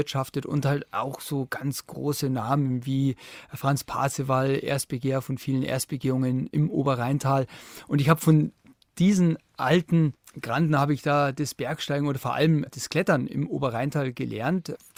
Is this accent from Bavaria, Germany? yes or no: yes; Bavaria, Germany; Und ich stehe heute noch zu dieser Protestaktion und würde es auch jederzeit wieder machen in meiner Heimatregion.